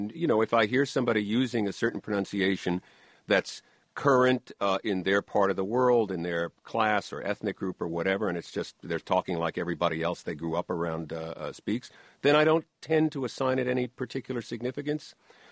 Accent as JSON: {"language": "English", "region": "New York", "country": "United States", "said": "No more than, you know, I as a New Yorker, I say bad."}